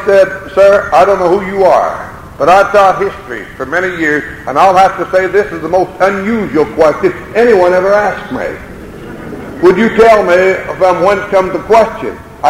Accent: Idaho, United States; He was at the university, my home state of Idaho.

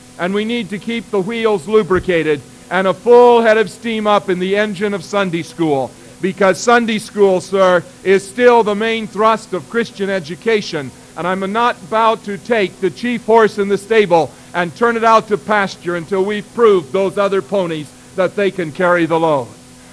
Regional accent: Eldon, Iowa, United States; the Rock Island, which was the backbone of Eldon, Iowa, my hometown

